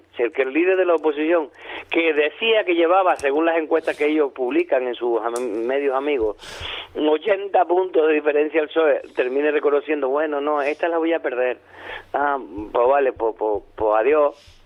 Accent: Canary Islands, Spain; somos canarios, no somos de Tenerife, de Las Palmas o del Hierro.

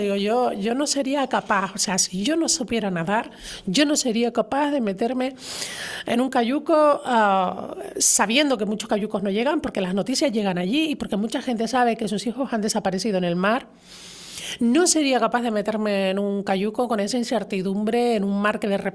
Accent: Canary Islands, Spain; venimos de Canarias, y digan, se nota que vienes de Canarias porque te veo que estás bien atendido.

